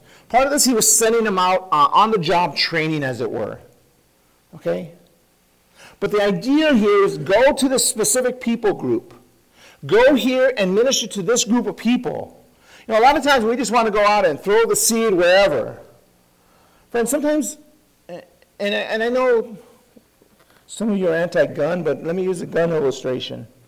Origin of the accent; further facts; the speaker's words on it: East Los Angeles, California, United States; You know, I grew up in East L.A., but I don't walk in the projects at night.